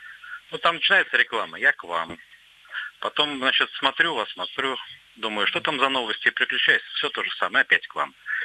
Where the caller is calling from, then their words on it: Pattaya, Chonburi, Thailand; Я вам звоню из Паттайи, из Таиланда.